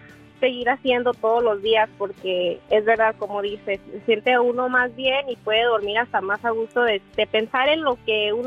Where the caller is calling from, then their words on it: Palm Springs, California, United States; Soy de Palm Springs.